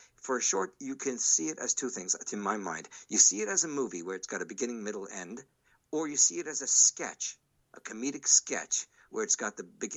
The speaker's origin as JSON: {"language": "English", "town": "Montreal", "region": "Quebec", "country": "Canada", "tie": "born or raised there", "said": "I'm from Montreal originally. I'm born in Montreal."}